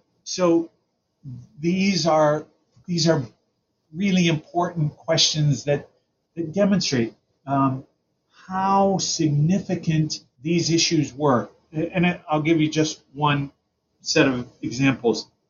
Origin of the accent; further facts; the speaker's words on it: United States; especially I'm an American, and we love to say, well, they shouldn't have anything to do with each other.